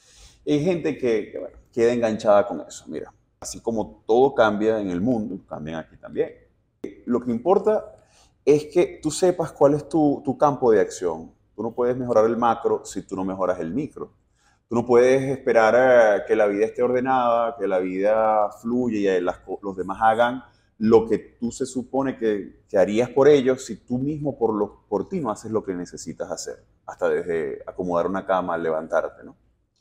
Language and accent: Spanish; Maracaibo, Zulia, Venezuela; also born or lived in Brazil; yo estuve 8 años viviendo en Brasil, 2013-2021, ya tengo 2 años que regresé a Venezuela, a Maracaibo también, de donde soy.